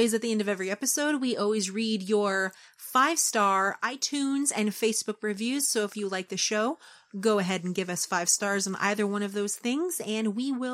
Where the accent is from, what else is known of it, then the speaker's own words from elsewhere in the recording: Fort Worth, Texas, United States; We are from Fort Worth. Get it right.